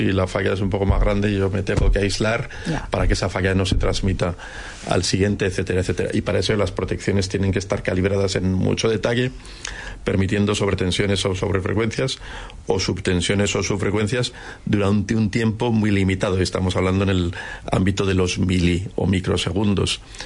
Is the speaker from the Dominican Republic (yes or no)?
no; Alcañiz, Aragon, Spain; De una ciudad pequeña de la provincia de Teruel, de Alcañiz.